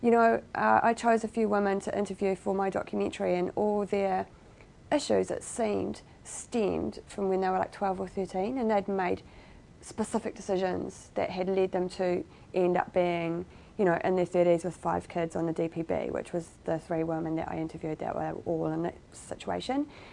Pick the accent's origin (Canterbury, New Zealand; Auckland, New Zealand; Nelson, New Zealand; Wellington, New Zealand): Auckland, New Zealand; Remuera; And I grew up in Remuera.